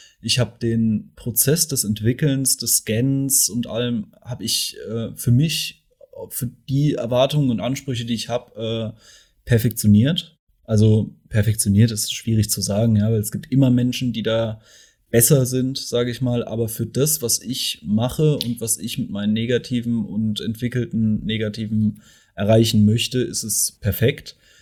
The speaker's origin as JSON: {"language": "German", "town": "Mannheim", "region": "Baden-Württemberg", "country": "Germany", "said": "Also, ich komme ja aus Mannheim."}